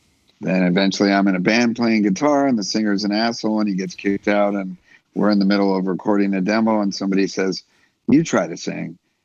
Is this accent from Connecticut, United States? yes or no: no; Goleta, California, United States; also born or lived in Camarillo; This is where I grew up. I grew up in Camarillo, then Santa Barbara, in a town called Goleta